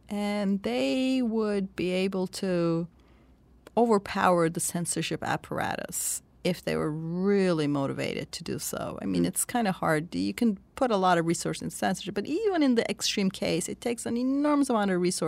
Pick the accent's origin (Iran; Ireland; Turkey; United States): Turkey; I'm from Turkey, and I grew up under the 1980 military coup. I was a child then.